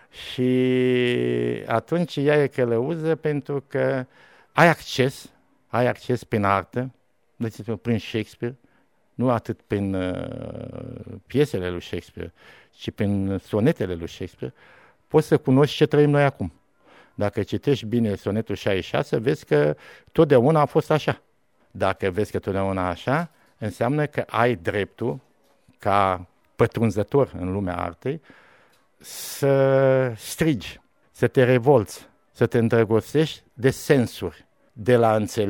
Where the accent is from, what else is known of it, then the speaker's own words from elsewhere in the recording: Moldavia, Romania; Lumea însemnând lumea satului românesc, lumea regiunilor românești, sunt moldovean, am lucrat la Cluj, am lucrat la Arad, sunt român